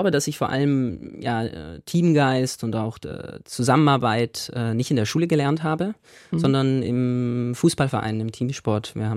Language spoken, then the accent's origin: German; Ursberg, Bavaria, Germany; wo ich aufgewachsen bin, Ursberg, da sind ja über 2000 Menschen mit Behinderung stationiert. Es war ein besonderes Umfeld. Bin da zur Grundschule gegangen und zum Gymnasium.